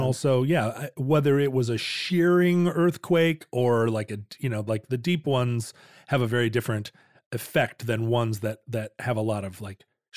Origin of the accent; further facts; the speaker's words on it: Alaska, United States; not to always make this show about me growing up in Alaska, but we Alaskans think it is very hilarious